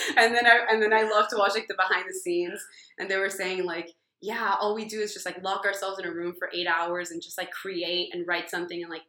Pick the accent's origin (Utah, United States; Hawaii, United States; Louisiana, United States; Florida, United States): Florida, United States; Miami; And I wanted to experience the seasons too, because I'm from Miami.